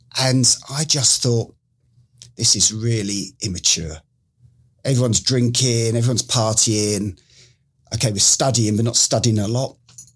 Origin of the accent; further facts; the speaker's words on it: Epsom, South East England, United Kingdom; now in United States; Yeah, I'm obviously English. I'm not Australian like most Floridians keep thinking I am. I'm from Epsom in Surrey, which is south of London